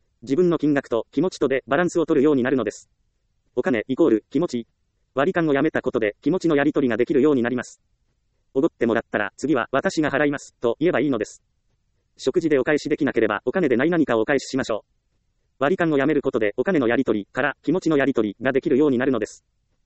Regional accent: Ehime, Japan; 私の実家は愛媛の田舎ですが、車で行ける距離ならスーパーは何軒かあります。

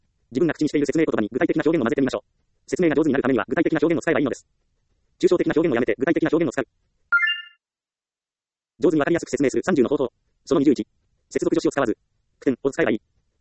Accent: Ehime, Japan; 私は愛媛県出身ですから

